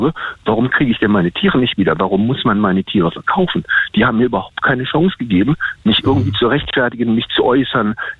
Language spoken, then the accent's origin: German; Berlin, Germany; Ich bin hier als sogenannter Wessi, ich bin ja Berliner eigentlich so und habe 25 Jahre in Berlin gelebt. Ich bin seit 5 Jahren hier in diesem Dorf.